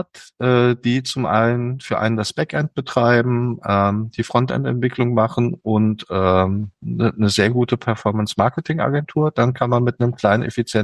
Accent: Frankfurt, Hesse, Germany; mein Heimatort oder meine Heimbasis ist Frankfurt. Das heißt, ich bin 3 Tage die Woche in Rubendorf, 2 Tage in Frankfurt, einfach weil ich hier auch familiär verwurzelt bin.

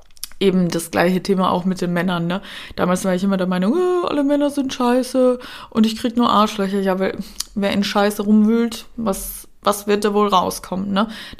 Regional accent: Austria; born there; also born or lived in Germany; Ich bin nämlich in Österreich geboren, habe dann mal in Deutschland gelebt, bin dann zurück nach Österreich, weil ich dachte, Heimat, da komme ich dann an, da werde ich dann glücklich.

